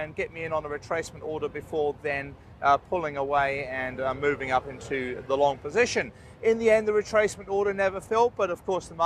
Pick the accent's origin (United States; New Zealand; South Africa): New Zealand; You know, like I said, I'm from New Zealand